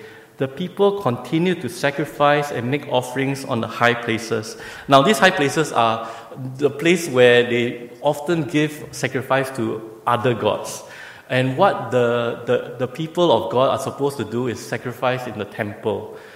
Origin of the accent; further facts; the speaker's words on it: Singapore; Because my pre-understanding as a Singaporean, right?